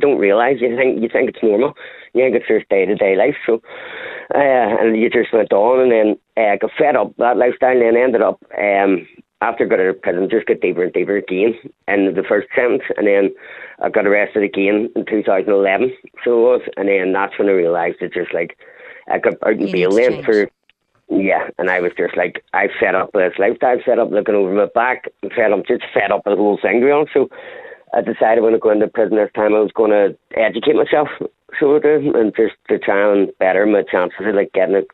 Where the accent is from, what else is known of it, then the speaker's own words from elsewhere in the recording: Northern Ireland, United Kingdom; And then ended up joining an organisation growing up in Northern Ireland.